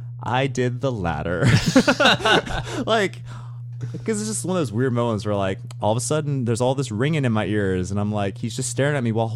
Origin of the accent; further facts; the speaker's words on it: Memphis, Tennessee, United States; It's weird because, like, growing up in Memphis, there's not really, like, a 7-Eleven that people would hang out at.